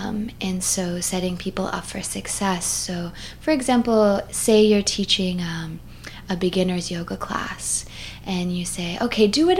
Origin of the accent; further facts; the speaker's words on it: United States; And I was fascinated being an American, like, what do you mean?